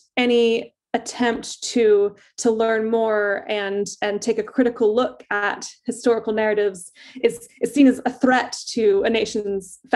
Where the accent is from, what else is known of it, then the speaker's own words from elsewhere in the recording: United States; also born or lived in United Kingdom; I'm both British and American. and sort of grew up with my British parents in American school, hearing about, you know, the evil British